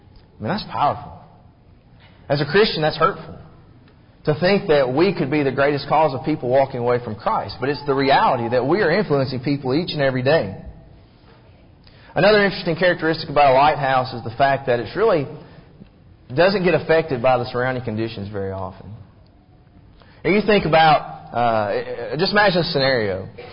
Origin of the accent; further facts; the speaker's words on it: Kentucky, United States; Where I grew up in Kentucky, we used to have this little service station in town.